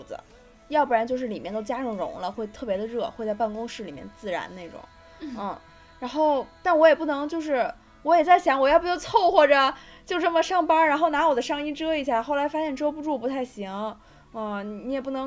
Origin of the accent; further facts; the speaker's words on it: Beijing, China; 他可能就已经听出来我是北京的了。他就问我：“你是北京的吗？”我说是。